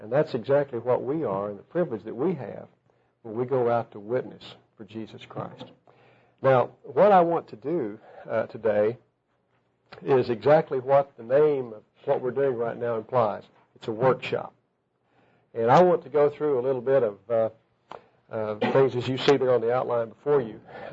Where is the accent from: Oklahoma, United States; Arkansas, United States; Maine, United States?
Oklahoma, United States; Duncan; I'm from Duncan, Oklahoma.